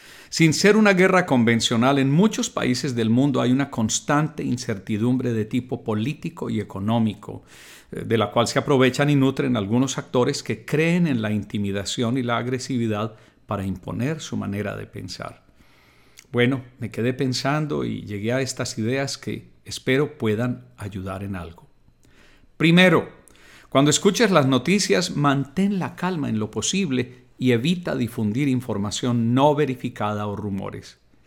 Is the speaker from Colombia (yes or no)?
yes; Colombia; born there; Toda mi vida la he vivido en tiempos de guerra. Nací en Colombia, Suramérica, en 1955, en medio de la violencia